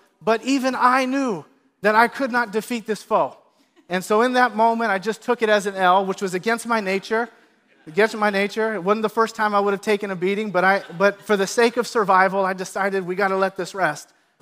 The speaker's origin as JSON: {"language": "English", "town": "Sunnyvale", "region": "California", "country": "United States", "tie": "born or raised there", "said": "Some of you know that I grew up in Sunnyvale. I'm from the Bay Area."}